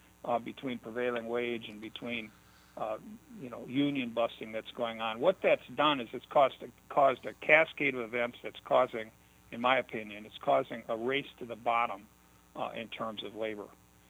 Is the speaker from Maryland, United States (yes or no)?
no; Eau Claire, Wisconsin, United States; Well, you know, I grew up in Eau Claire.